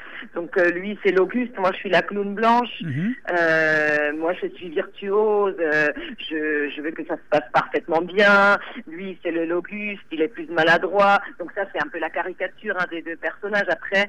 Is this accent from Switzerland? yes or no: yes; Switzerland; now in France; Alors moi, je suis née en Suisse, et donc j'ai passé une partie de mon enfance en Suisse